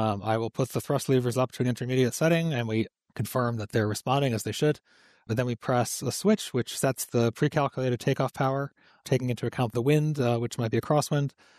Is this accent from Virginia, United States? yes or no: no; Pittsfield, Massachusetts, United States; I grew up in Pittsfield, a small city in western Massachusetts, with a small airport where I took my first flying lessons.